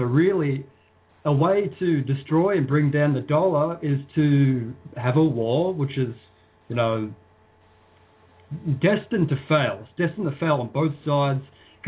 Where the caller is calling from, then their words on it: Australia; Even here in Australia, I'm calling here from Australia